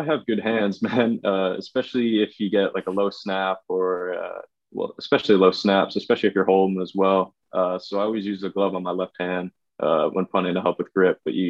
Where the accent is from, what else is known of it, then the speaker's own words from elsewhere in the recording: Vancouver, British Columbia, Canada; I'm from Vancouver. It's in Western Canada. I live about 50 miles southwest of there now on a little island, but it's technically in Canada.